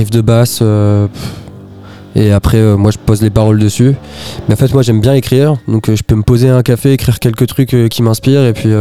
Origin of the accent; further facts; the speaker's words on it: Hauts-de-France, France; C'est là où je traîne, c'est là où j'ai grandi